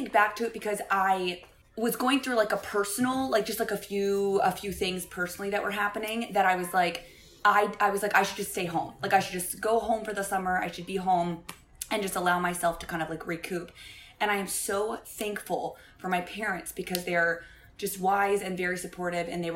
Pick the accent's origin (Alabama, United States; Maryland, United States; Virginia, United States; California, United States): Virginia, United States; From right outside of Washington, D.C., so Northern Virginia, Nova.